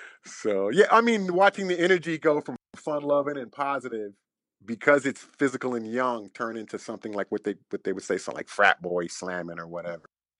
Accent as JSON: {"language": "English", "town": "Washington", "region": "District of Columbia", "country": "United States", "said": "I had to go somewhere. I'm from Southeast DC, from the hood."}